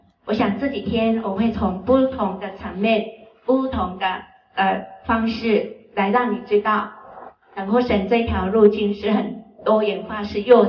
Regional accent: China; 我们中国人说放空就是说你心不在耶稣的身上

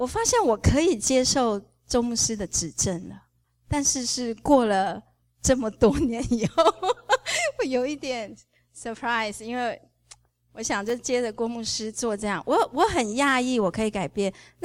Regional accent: Taiwan; now in Dallas, United States; 好像我们从小在台湾长大

